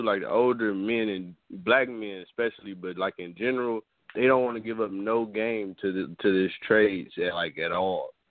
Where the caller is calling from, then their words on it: Minneapolis, Minnesota, United States; What's up, Jason? … from Minneapolis.